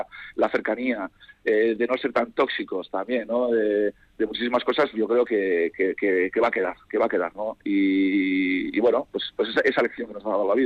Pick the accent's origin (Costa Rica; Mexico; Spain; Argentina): Spain; Campezo, Basque Country; pasar el confinamiento aquí ya en mi pueblo, ¿no? Y yo me imaginaba en una ciudad, tanto en Donosti como en Gasteiz, y no sé cómo hubiera pasado. Pero gracias a Dios he estado aquí en Campezo.